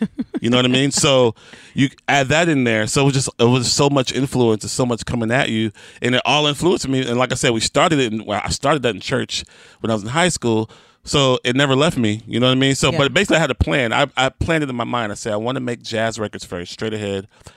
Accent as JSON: {"language": "English", "town": "Houston", "region": "Texas", "country": "United States", "said": "I'm from Houston. I knew"}